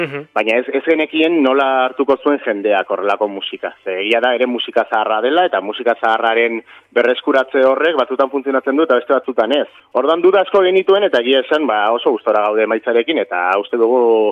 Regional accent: Pamplona, Navarre, Spain; gu Iruindarra gara, eta taldea Iruinan sortu da, eta Iruinan egiten dugu dena

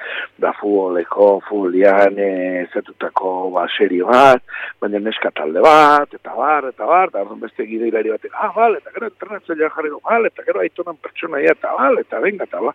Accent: Tolosa, Basque Country, Spain; also born or lived in Amezketa; Ni naiz amezketarra. Da, amezketan jaioa, eta baino, umetan, nire gurasok hemen Tolosan lan egiten zuen, da, ona etorri ginen, eta gauztik, ba, hemen bizinez.

